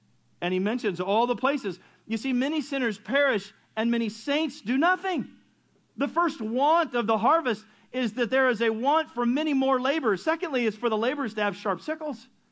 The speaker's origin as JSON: {"language": "English", "region": "California", "country": "United States", "tie": "born or raised there", "said": "We grew up in Southern California, and the only thing I saw of any great mass was dairy farms and orange groves."}